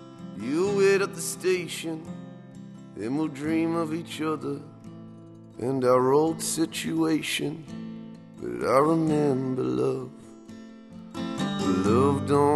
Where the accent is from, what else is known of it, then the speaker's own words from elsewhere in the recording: Sydney, New South Wales, Australia; I'm from Sydney, I suppose.